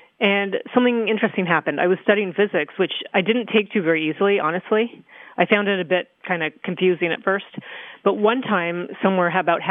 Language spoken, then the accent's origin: English; Toronto, Ontario, Canada; born or raised there